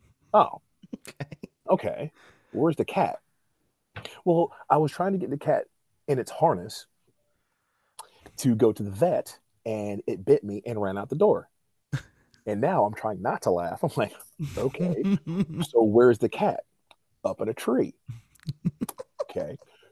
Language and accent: English; Southern United States, United States; So, like, I was raised in the South.